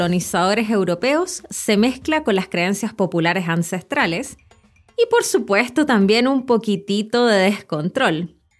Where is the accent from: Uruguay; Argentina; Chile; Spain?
Chile; Santiago, Santiago Metropolitan; Sé que diciendo esto me arriesgo a quedar como una santiaguina centralista, es decir, como alguien que cree que la capital de Chile, Santiago, es lo más importante de nuestro país.